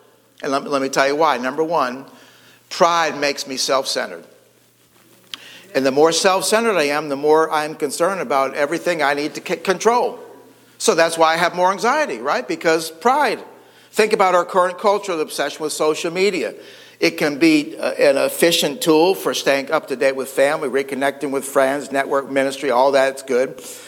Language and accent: English; United States; So yeah, you know, I'm an American. I'm an Air Force veteran.